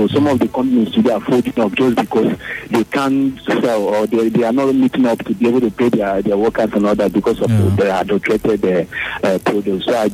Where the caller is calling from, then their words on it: Oyibo, Nigeria; I'm calling from Oyibo.